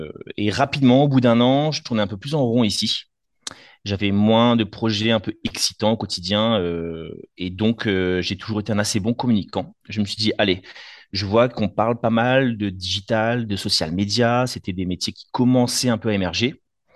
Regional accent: Le Tampon, Réunion, France; moved away as an adult; je suis natif de La Réunion, du Tampon. Je suis rapidement arrivé en métropole, début de vingtaine d'années.

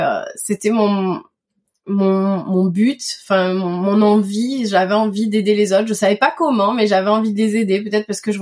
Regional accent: Toulouse, Occitanie, France; Alors, moi, je suis née et j'ai grandi à Toulouse avec une petite année également à Madagascar, puisque mon papa est né et a grandi toute son enfance, toute sa jeunesse à Madagascar. Donc on a fait un petit tour là-bas quand j'étais enfant, mais essentiellement à Toulouse.

